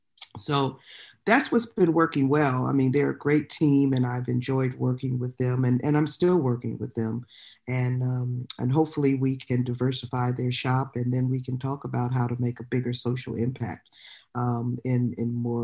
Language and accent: English; Glendale, Ohio, United States; I grew up in a place called Glendale, Ohio, which is about 15 miles from downtown Cincinnati. And I'm African American.